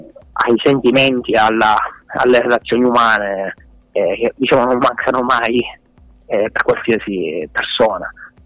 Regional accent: Catania, Sicily, Italy; Noi siamo di Catania, devo dire che qui c'è un ambiente musicale parecchio vivo, ci sono parecchi locali che fanno musica dal vivo

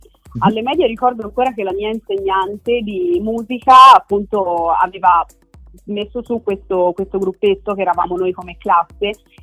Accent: Milan, Lombardy, Italy; ho 23 anni e vengo da Milano.

